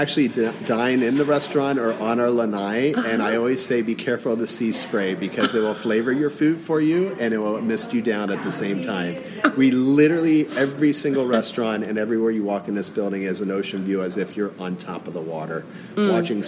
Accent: Miami, Florida, United States; I was 20 years in, born and raised in Miami. I spent 20 years in Miami, and then I had the fortune of joining the military

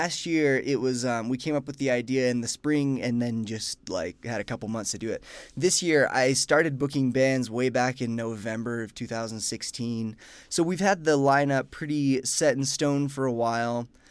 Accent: Spokane, Washington, United States; Yeah, I'm from Spokane, Washington.

